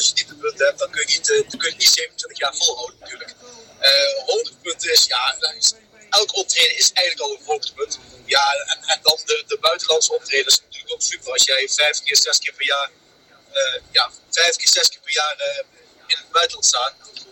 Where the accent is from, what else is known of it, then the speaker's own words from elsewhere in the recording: Arnhem, Gelderland, Netherlands; Ik kom uit Arnhem. Ja, geboren en getogen.